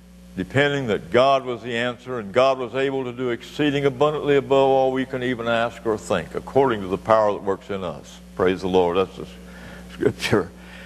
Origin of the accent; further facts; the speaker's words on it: Missouri, United States; also born or lived in Iowa; I was born in Iowa. And when I was a year and a half old, my folks rented a farm, started farming on their own, and they moved a half a mile, and we were in Missouri. I was raised in Missouri.